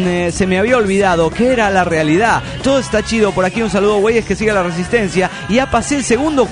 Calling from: Chihuahua, Mexico; de Chihuahua, Chihuahua, México, güey.

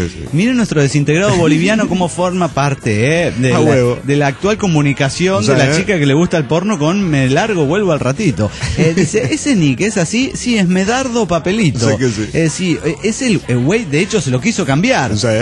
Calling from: Dublin, Leinster, Ireland; de Dublín, Irlanda.

